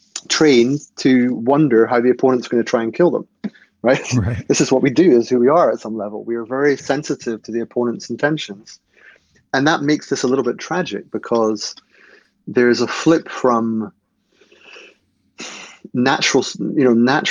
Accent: Scotland, United Kingdom; I'm from Scotland

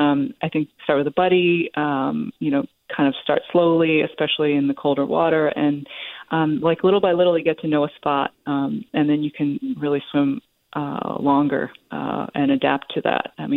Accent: New York, United States; in my experience growing up in New York at Jones Beach and at the public community pool where I grew up swimming

